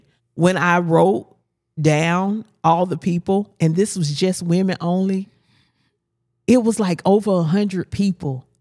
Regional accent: Albany, Georgia, United States; also born or lived in Germany; I was born in Germany, yes, but I'm from Albany. But I also now have to say my roots are in South Carolina, too.

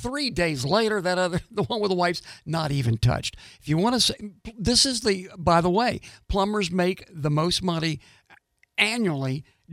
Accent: New Orleans, Louisiana, United States; I'm from New Orleans. Come on, I know what I'm talking about over there.

